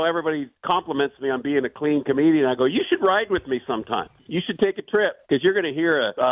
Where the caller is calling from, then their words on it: Seattle, Washington, United States; I'm in Seattle, Washington.